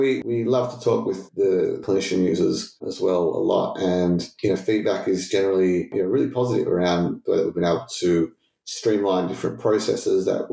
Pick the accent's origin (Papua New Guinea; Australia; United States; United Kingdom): Australia; Melbourne, Victoria; I'm from Melbourne, so going up to Queensland every couple of weeks was absolutely unreal